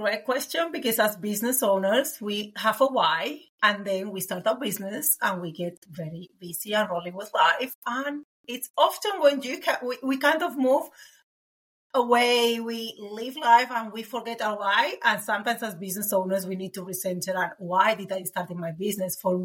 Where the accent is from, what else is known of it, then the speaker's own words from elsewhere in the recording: Spain; English is a second language; now in Auckland, New Zealand; as you can all hear in my lovely accent, I am from Spain, but I live in Auckland, New Zealand.